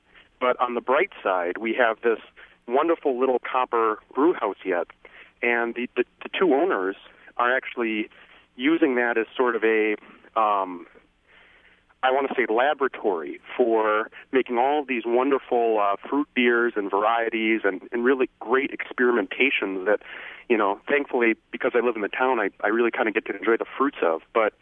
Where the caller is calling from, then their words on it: New Glarus, Wisconsin, United States; Okay, yeah, I'm calling from New Glarus, Wisconsin, home of Spotted Cow, and which is a great local Wisconsin beer, and they only ship it in Wisconsin.